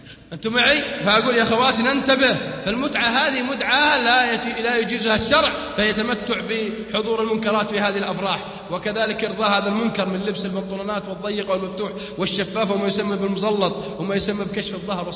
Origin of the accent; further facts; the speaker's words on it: Saudi Arabia; عندنا في السعوديه يمكن ما في دور سينما